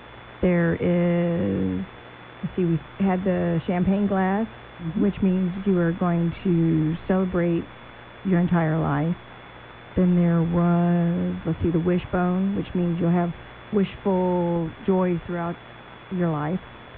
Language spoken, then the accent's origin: English; Virginia, United States; Virginia.